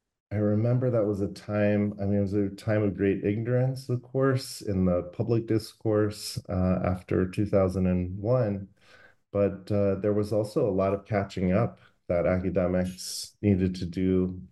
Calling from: Berlin, Germany; I am phoning in from Berlin, Germany right now.

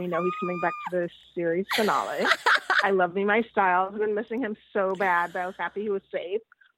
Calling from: Los Angeles, California, United States; I'm in Los Angeles.

